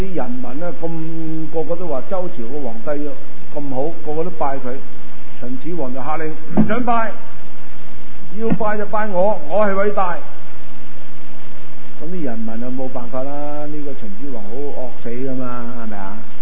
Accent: China; 但係我哋中國人咧拜祖先咧，佢叫咩名又唔知，佢做緊乜都唔知

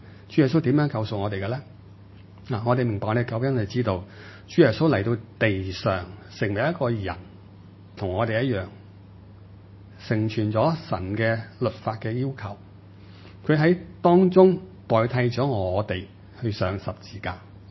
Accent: China; 在我们中国人这边

